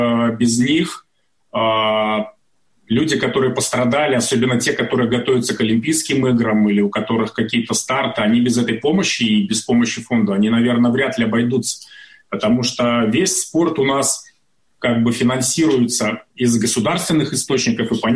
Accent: Belarus; Но я хочу, чтобы и сам я, и все белорусы, чтобы мы не теряли свое мужество

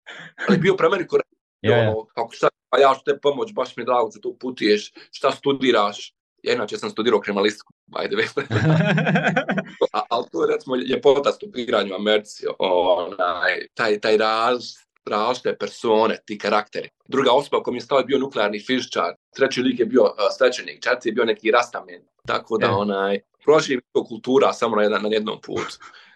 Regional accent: Bosnia & Herzegovina; ja sam iz Bosne i Hercegovine

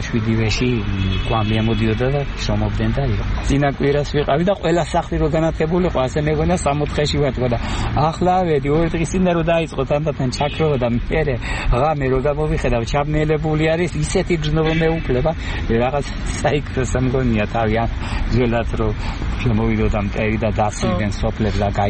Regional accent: Ambrolauri, Racha-Lechkhumi and Kvemo Svaneti, Georgia; ამბროლაურში და დავდივარ შაბათში. 4-4 ოჯახი არის მუდმივი იმ ჩემს უბანში. და არის ერთი უბანი, სადაც მე დავიბადე.

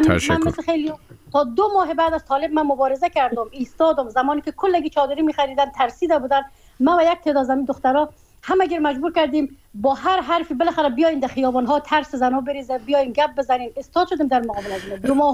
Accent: Afghanistan; چون من در مهاجرت زاده شدم، در مهاجرت کلام شدم. من افغانستان را که انتخاب کردم به خاطر آینده‌ام، به خاطر از اینکه بیایم در افغانستان زندگی کنم،

